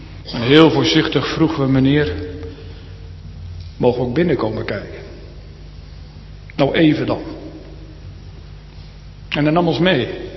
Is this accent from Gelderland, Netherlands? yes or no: yes; Harderwijk, Gelderland, Netherlands; Opgegroeid in Harderwijk, met een monumentale binnenstad, niet meer compleet.